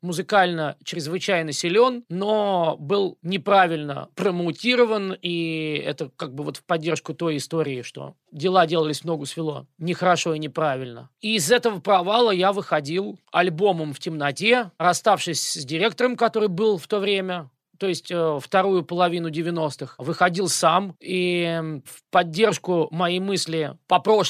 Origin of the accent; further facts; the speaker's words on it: Moscow, Russia; Не только Москва, разумеется, но поскольку я москвич, и Москва во многом центр была, есть и будет, наверное.